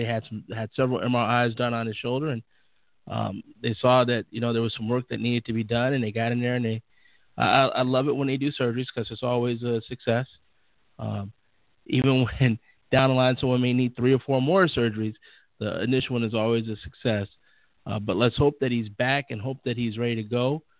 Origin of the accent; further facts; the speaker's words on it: Chicago, Illinois, United States; Believe me, I lived in Chicago. I grew up in Chicago. My dad, we went to all the games.